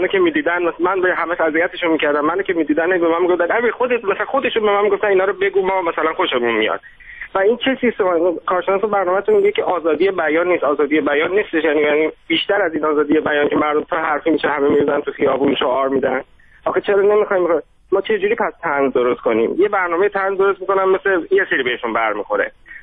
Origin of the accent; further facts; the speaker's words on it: Iran; من ببینید من خودم ترکم